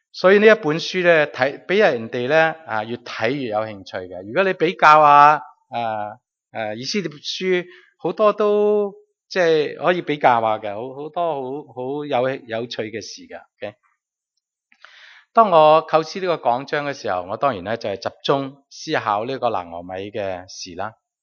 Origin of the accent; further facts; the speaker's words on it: Guangdong, China; 正如我哋广东人咧称呢啲咁嘅地方系叫做鱼米之乡